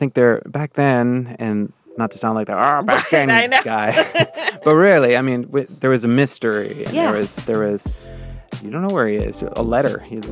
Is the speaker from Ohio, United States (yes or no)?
yes; Chardon, Ohio, United States; And I grew up in Chardon, Ohio.